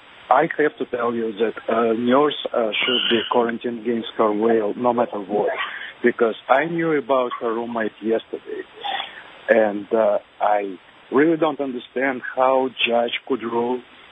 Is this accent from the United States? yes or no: no; Odesa, Odesa Oblast, Ukraine; Yeah, I'm from Ukraine, from Odessa, actually.